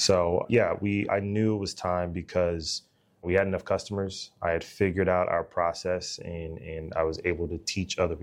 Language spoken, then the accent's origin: English; San Diego, California, United States; also born or lived in Dallas; I'm a Dallas native. I was born here. I grew up in San Diego.